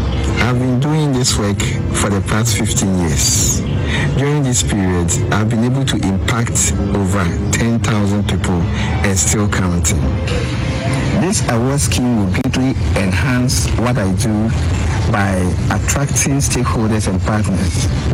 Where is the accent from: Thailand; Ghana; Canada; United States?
Ghana; Ashanti; I hail from Funchal in the Ashanti region. I'm 41 years old.